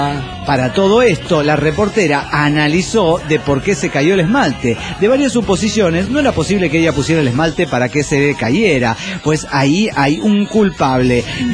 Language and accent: Spanish; Zapopan, Jalisco, Mexico; de Zapopan, Jalisco, México.